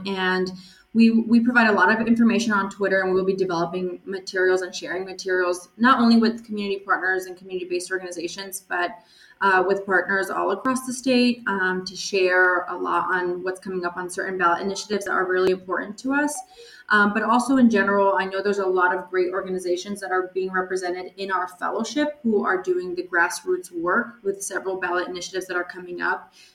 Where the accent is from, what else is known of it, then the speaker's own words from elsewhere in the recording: Los Angeles, California, United States; progressive policy and progressive work in Los Angeles, which is my hometown.